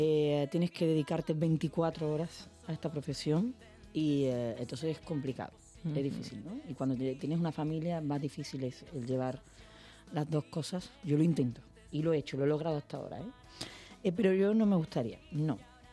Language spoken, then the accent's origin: Spanish; Spain; en España tengo que pasarlo porque es mi tierra, están acá mis hijos